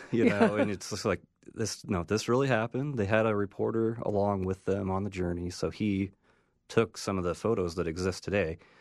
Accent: Missoula, Montana, United States; now in Boise, United States; So I grew up in Missoula and in that area.

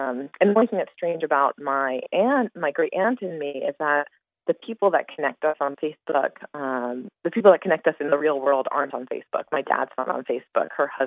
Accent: Florida, United States; And I grew up in Florida, but my family's originally from Ohio

